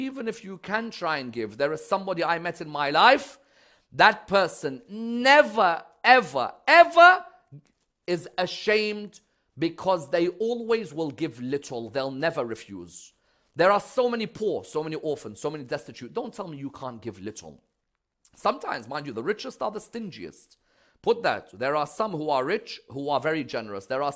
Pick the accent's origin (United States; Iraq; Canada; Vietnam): Iraq; English is a second language; I've seen people in my home country, Iraq, when they ask them a question, the guy just can't say, I don't know.